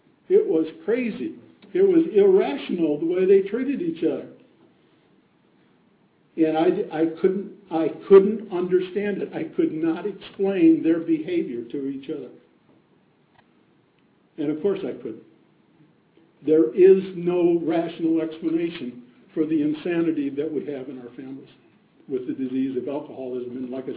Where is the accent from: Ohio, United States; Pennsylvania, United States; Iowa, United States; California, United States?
Iowa, United States; moved away as an adult; also born or lived in New York / Chicago / Kansas City; now in Atlanta, United States; I grew up in the Midwest, in Iowa. Then my wife and I moved from there to New York, a couple of places in New York, a couple of places in Chicago, Kansas City